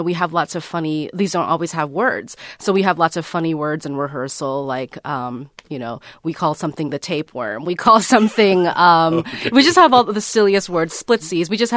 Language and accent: English; Dallas, Texas, United States; also born or lived in Pittsburgh; now in Ohio, United States; I'm not from Ohio. I'm actually from Dallas and went to school in Pittsburgh.